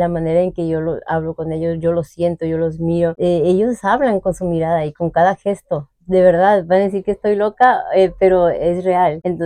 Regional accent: Tijuana, Baja California, Mexico; Soy aquí de Tijuana, todita. Soy tijuanera.

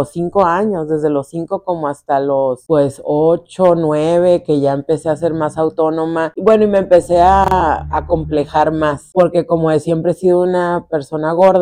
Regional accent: Tijuana, Baja California, Mexico; also born or lived in Barcelona, Spain; Nací en España, en Barcelona, España, por un accidente. Mi mamá y mi papá estaban estudiando allá, mi mamá es de Guadalajara, mi papá era de aquí de Tijuana, nacido en Tijuana

